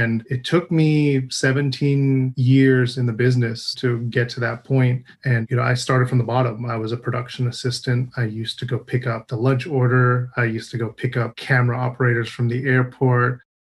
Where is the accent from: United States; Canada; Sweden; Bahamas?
United States; Burbank, California; Yeah, you know, I grew up in Burbank, California. And when you live in that kind of an area, there's lots of stuff happening.